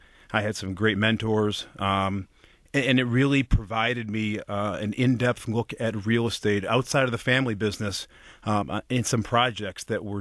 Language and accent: English; Bloomfield Hills, Michigan, United States; So I grew up in Bloomfield Hills.